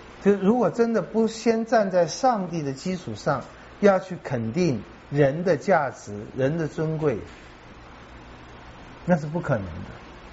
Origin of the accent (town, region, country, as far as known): Taiwan